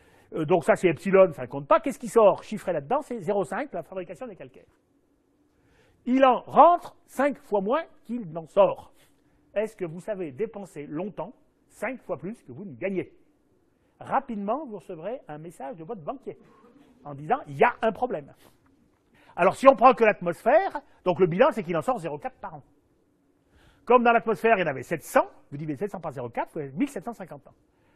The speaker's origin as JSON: {"language": "French", "region": "Auvergne-Rhône-Alpes", "country": "France", "said": "moi je suis un Auvergnat."}